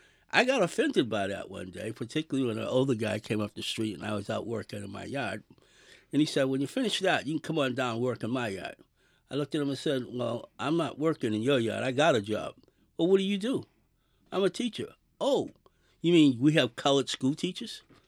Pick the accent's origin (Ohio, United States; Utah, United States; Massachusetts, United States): Massachusetts, United States; Boston; I came to the conclusion that since I was from Boston, there was a lack of opportunity here for young people of color primarily.